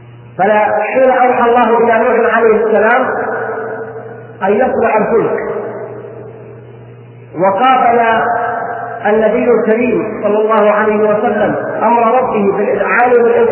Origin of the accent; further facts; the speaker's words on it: Saudi Arabia; أعتذر لإخوتنا من غير السعوديين، أقول بلهجتنا العامة البلدية